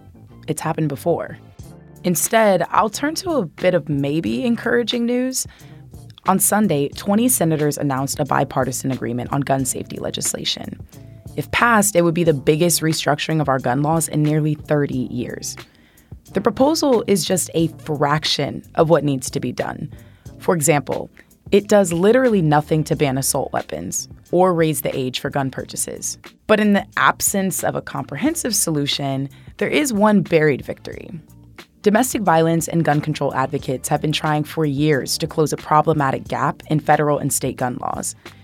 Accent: Oakland, California, United States; My hometown, the city of Oakland, shout out to Yay Area

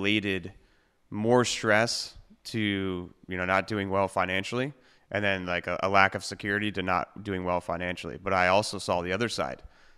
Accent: Columbus, Ohio, United States; also born or lived in Pittsburgh / Louisville; I was born in Pittsburgh, moved to Louisville, Kentucky, and then probably around the age of five, we moved to Columbus, Ohio.

